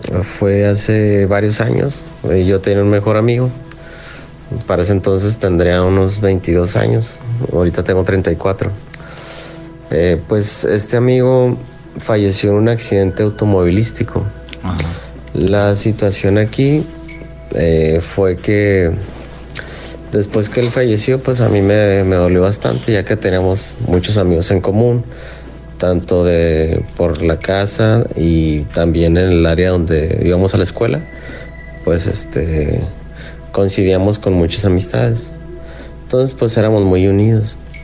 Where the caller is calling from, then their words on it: Tijuana, Baja California, Mexico; de Tijuana. Lo seguimos aquí desde ya hace un buen tiempo